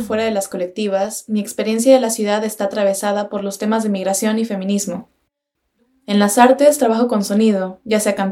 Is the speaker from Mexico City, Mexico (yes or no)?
yes; Mexico City, Mexico; now in Berlin, Germany; Crecí en la Ciudad de México y desde hace algunos años vivo en Berlín, desde donde les hablo.